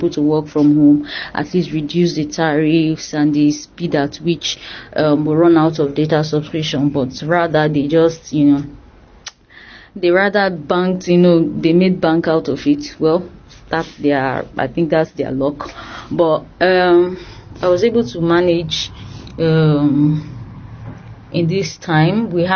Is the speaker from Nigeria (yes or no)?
yes; Delta, Nigeria; now in Lagos, Nigeria; I am from Delta State, but I reside in Lagos State, Nigeria.